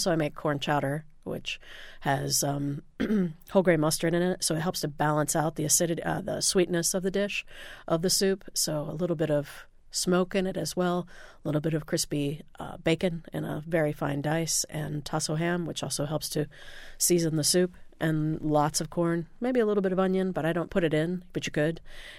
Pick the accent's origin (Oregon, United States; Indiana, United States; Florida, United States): Indiana, United States; growing up in Indiana didn't exactly.